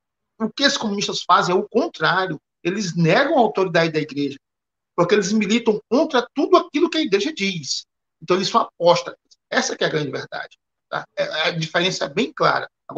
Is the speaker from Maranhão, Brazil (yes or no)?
yes; Maranhão, Brazil; nós que somos nordestinos, eu morei tanto no interior do Nordeste quanto na capital, então eu conheço bem o interior, São Brabo do Maranhão, meu pai era bancário de Banco da Amazônia, eu passei um bom tempo no interior antes de voltar para a capital.